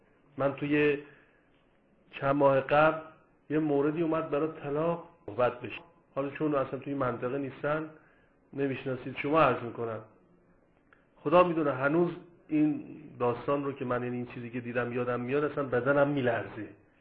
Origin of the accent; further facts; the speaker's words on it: Iran; moved away as an adult; من 7 هفته قبل از ایران اومدم